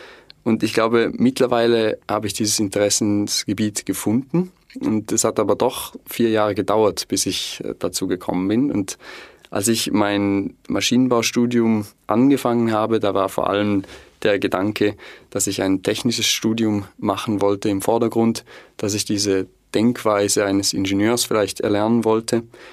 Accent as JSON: {"language": "German", "region": "St. Gallen", "country": "Switzerland", "said": "als St. Galler"}